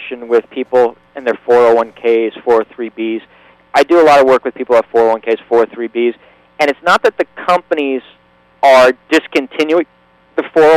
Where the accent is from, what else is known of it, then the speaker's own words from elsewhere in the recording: New Jersey, United States; now in Boca Raton, United States; So, but yes, born and raised in Jersey. Moved down to Florida in 1995, and been here ever since.